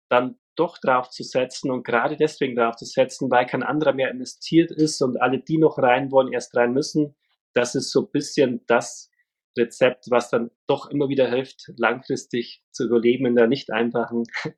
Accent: Bavaria, Germany; bin dann nach Kulmbach irgendwann zurück, sozusagen nach Bayern, nahe meiner Heimat Fichtelgebirge und da arbeite ich jetzt auch schon wieder deutlich über ein Jahrzehnt in Kulmbach

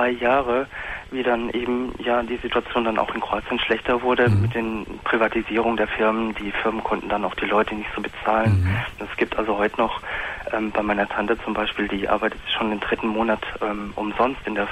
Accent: Germany; Ich bin Deutscher, ich bin hier geboren.

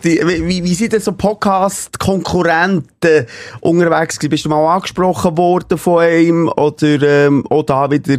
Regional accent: Bern, Switzerland; wir sind Berner

